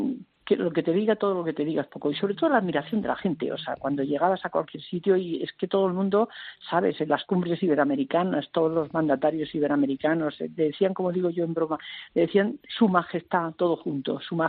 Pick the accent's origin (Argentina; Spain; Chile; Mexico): Spain; ¿de dónde son ustedes? Y entonces dijimos: de España.